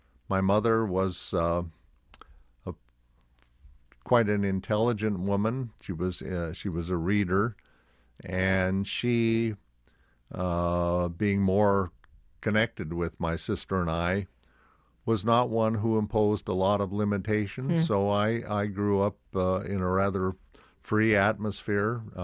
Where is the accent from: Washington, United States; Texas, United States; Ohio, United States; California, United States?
Washington, United States; Bremerton; now in Seattle, United States; I went back to my hometown of Bremerton, practiced law there for a year or two.